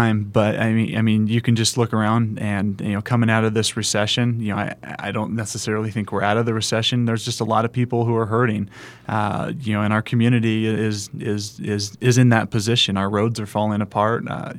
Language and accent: English; California, United States; As I was telling you in the break, I'm from Monterey Bay, California. I grew up there.